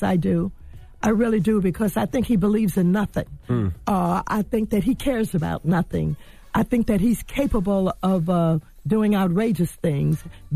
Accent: St. Louis, Missouri, United States; I really do. I better say that. I'm from St. Louis.

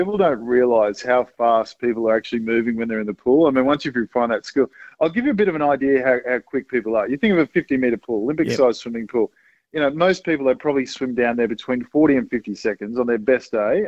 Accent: Gold Coast, Queensland, Australia; It's funny enough, I grew up with Cody on the Gold Coast. He was actually my next-door neighbour.

